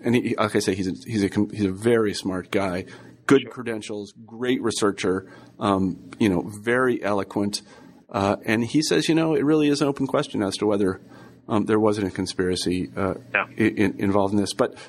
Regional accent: Midwest, United States; also born or lived in East Coast / West Coast / Europe; I'm from the Midwest. I was born here and I teach here now. And although I've spent actually most of my life on the East and West Coast and overseas in Europe

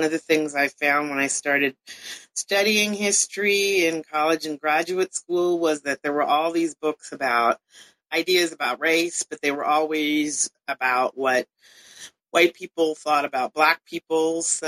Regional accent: Canada; also born or lived in California, United States / Europe; I was born in California originally and grew up a lot of places, but mostly Canada and to some extent Europe. So in some ways, I became curious about the United States because we were sort of expatriate Americans.

